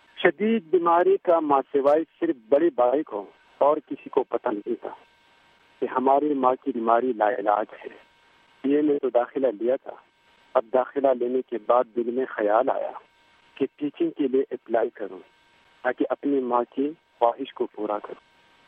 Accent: Saidu Sharif, Khyber Pakhtunkhwa, Pakistan; born there; اور میں ضلع سوات کا ایک چھوٹے سے گاؤں سید الشریف میں پیدا ہوا ہوں.

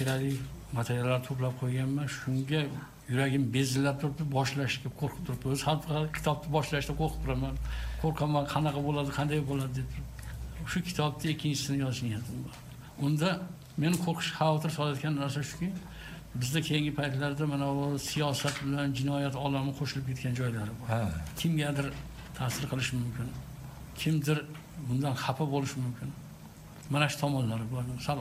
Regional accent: Uzbekistan; Sen, siz Özbeksiz mi dedim, Özbeğim ben, keyin gaplaşamayız dedim.

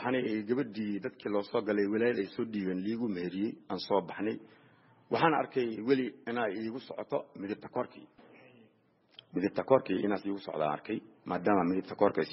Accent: Mogadishu, Banaadir, Somalia; also born or lived in Lower Juba; Waxaan ku dhashay anigii Jubada Hoose, waxaan ku soo barbaaray Muqdisho.

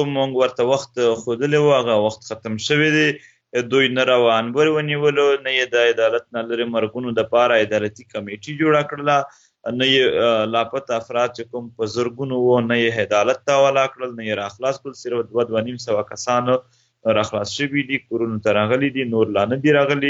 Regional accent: Khyber Pakhtunkhwa, Pakistan; دلته زیاتره مونږ اوس د وزیرستان نه راغلی یو

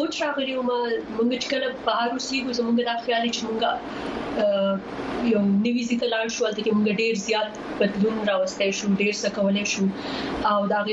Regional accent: Islamabad, Islamabad Capital Territory, Pakistan; moved away as an adult; also born or lived in Swat; now in Montreal, Canada; زه یم د سوات او زه ما موږ بیا اسلام آباد مفشوی وو ټوله کډه راغلی وو دلته کې کله چې زه وړوکی وم بیا دلته کې لما های سکول نو ختم کړی چې موږ مونټریال ته کینیډا ته موږ لاړو

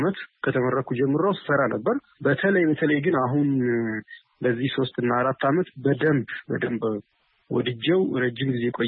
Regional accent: Dessie, Amhara, Ethiopia; born there; የተወለድኩት በደሴ ከተማ ነው። አማተር የስዕል ጥበብን በደሴ ከተማ ስማር ቆይቼ

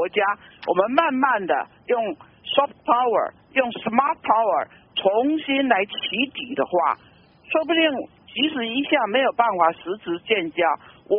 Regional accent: Taiwan; 那我们台湾人就会起来

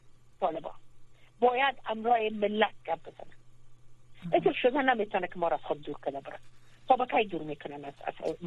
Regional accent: Afghanistan; زیر هر نام، هر قومیت، هر مذهب، هر چیزی که باشه ما افغان هستیم.

